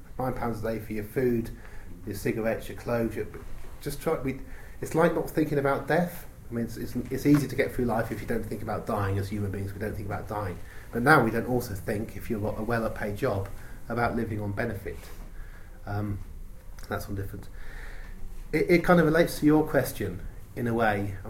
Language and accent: English; Oxford, South East England, United Kingdom; the constituency in which I grew up in Oxford East